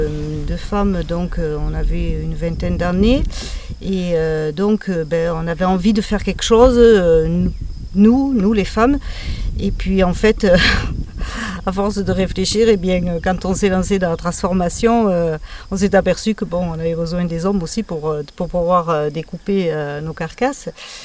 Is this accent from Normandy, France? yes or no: no; Occitanie, France; born there; Alors, je suis cossenarde. Donc, je suis née sur le Cosse Noir et donc j'habite sur le Cosse Méjean depuis pas loin de 40 ans.